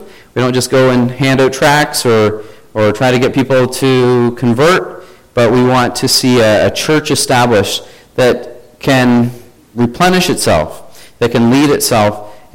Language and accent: English; Bancroft, Ontario, Canada; I grew up in Bancroft, as was stated. We have 3,500 people.